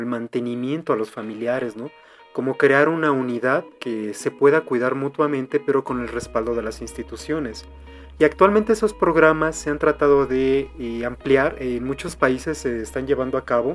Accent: Mexico; nosotros como mexicanos podemos acceder a la página de gobierno de México

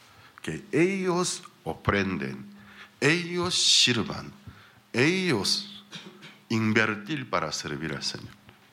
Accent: South Korea; Spanish is a second language; now in Paraguay; yo vine de Corea

